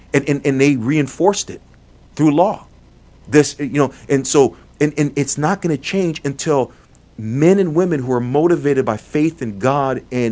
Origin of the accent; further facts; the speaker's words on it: Liberia; I'm from Liberia and I'm half Lebanese.